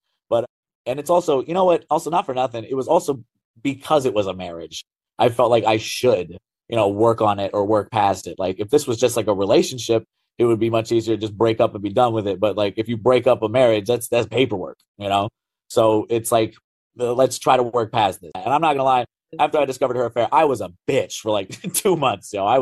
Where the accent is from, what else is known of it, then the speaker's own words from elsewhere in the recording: Virginia, United States; I'm from Virginia originally.